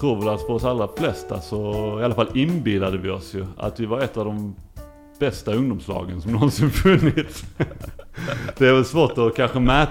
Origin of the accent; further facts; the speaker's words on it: Lund, Skåne, Sweden; also born or lived in Ystad; Alltså jag är ju uppvuxen i Lund och på Klostergården där mina föräldrar bor fortfarande.